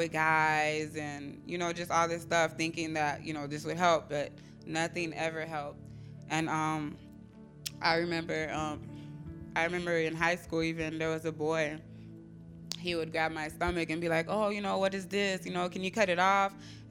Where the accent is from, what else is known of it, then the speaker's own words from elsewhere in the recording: Immokalee, Florida, United States; Like he said, I'm from Immokalee.